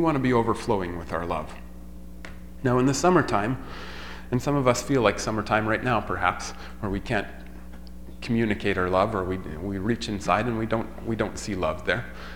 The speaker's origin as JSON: {"language": "English", "town": "Boyle", "region": "Alberta", "country": "Canada", "tie": "born or raised there", "said": "Where I grew up in Boyle, Alberta, we had a creek that ran through the yard."}